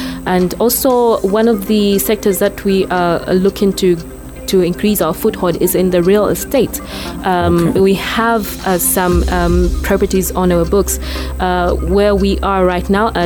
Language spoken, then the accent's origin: English; Chingola, Copperbelt, Zambia; Everyone who grew up on the Copper Belt, I grew up on the Copper Belt in Chingola.